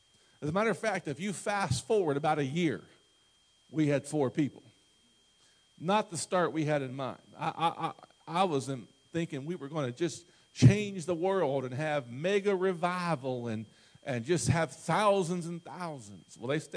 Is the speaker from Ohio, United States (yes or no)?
yes; Ohio, United States; I grew up in Ohio, so it's not that big of a deal for me.